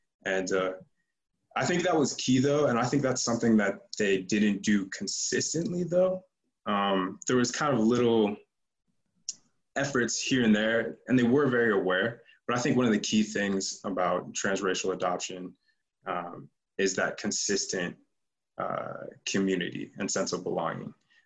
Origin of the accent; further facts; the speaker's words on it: California, United States; where I was growing up in California, they got involved with an organization where transracial adoptees can kind of get together